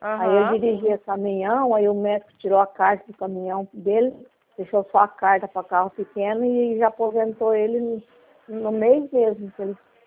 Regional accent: Birigui, São Paulo, Brazil; Eu sou de Birigui.

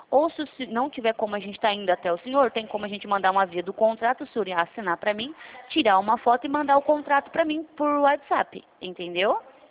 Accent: Presidente Prudente, São Paulo, Brazil; Eu sou aqui de Presidente Prudente.

